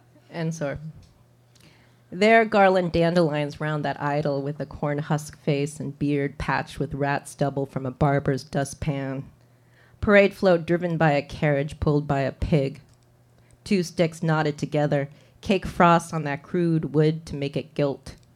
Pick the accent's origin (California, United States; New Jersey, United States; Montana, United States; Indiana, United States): California, United States; And unfortunately, I'm not from Chicago. I'm from California, and I'm going to read a couple poems from my home state, or it's just generally about the West.